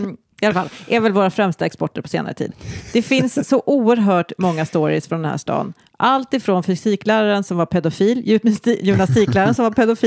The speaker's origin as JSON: {"language": "Swedish", "town": "Karlshamn", "region": "Blekinge", "country": "Sweden", "tie": "born or raised there", "said": "Tja, Karlshamn är min hemort."}